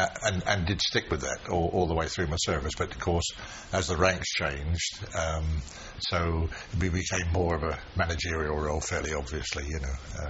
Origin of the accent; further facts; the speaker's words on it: Portsmouth, South East England, United Kingdom; I was born in Portsmouth and lived there all through the war. I went to a private school in Portsmouth.